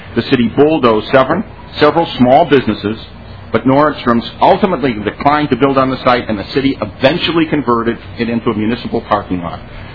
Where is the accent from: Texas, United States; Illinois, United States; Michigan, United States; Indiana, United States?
Michigan, United States; Detroit; I want to give two in particular, one from my hometown, Detroit.